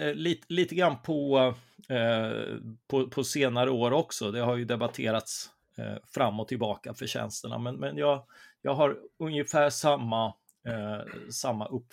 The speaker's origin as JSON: {"language": "Swedish", "town": "Karlskrona", "region": "Blekinge", "country": "Sweden", "tie": "born or raised there", "said": "Född och uppvuxen i Karlskrona, Blekinge. Och det är ju det är ju lite grann södra Sveriges Norrland, så det var sossigt och på dekis"}